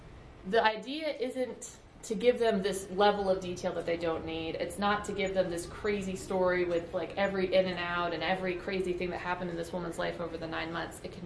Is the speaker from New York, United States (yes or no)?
no; Pennsylvania, United States; That's why I'm here from Pennsylvania.